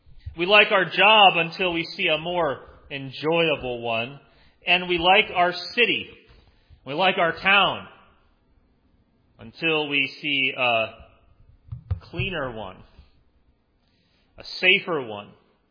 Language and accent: English; Spencer, Indiana, United States; grew up in a town of 3,000 people, Spencer, Indiana.